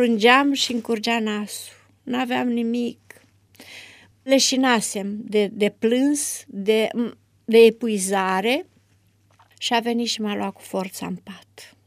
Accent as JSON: {"language": "Romanian", "region": "Moldavia", "country": "Romania", "tie": "born or raised there", "said": "Eram un copil de la Moldova, de la țară, care eu m-am adaptat mai greu."}